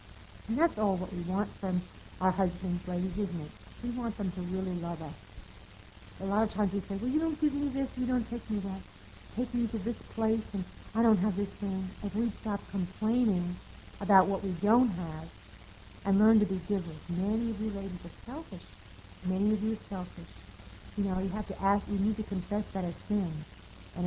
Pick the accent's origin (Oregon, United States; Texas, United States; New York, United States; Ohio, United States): New York, United States; I had to. I was from New York, and I didn't know how to cook beans with bacon in it